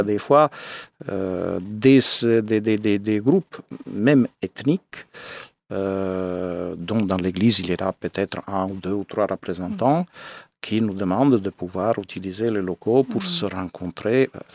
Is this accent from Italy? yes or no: yes; Italy; now in France; je suis italien à la base, Maintenant, je suis bien intégré en France. Ça fait 20 ans que je suis là.